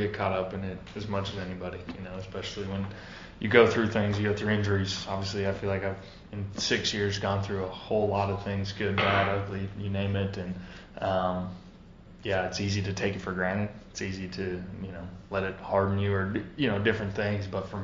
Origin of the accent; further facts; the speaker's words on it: North Dakota, United States; But then sometimes I remind myself, shoot, I'm a kid from North Dakota that dreamt of being here, and here I am still playing this game